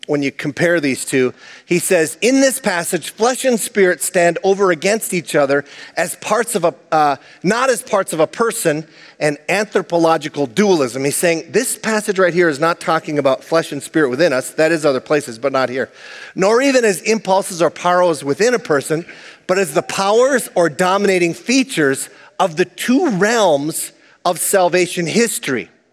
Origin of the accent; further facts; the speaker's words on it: Hibbing, Minnesota, United States; People say, oh, you're from Minnesota. It's kind of passive aggressive. I'm like, I'm from Hibbing.